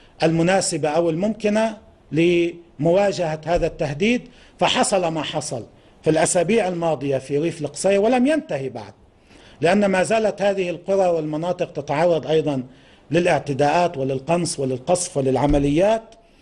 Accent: Lebanon; ذات الصلة بالملف السوري بس إلى علاقة فينا كلبنانيين

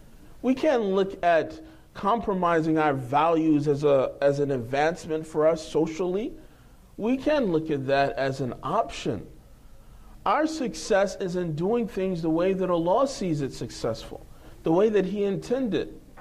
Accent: Philadelphia, Pennsylvania, United States; when I was growing up at least, when I was a kid, and we were growing up, obviously, I'm from Philadelphia, and that's a city where there's not really a lot of followers of Ahlul Bayt, although there are a lot of Muslims.

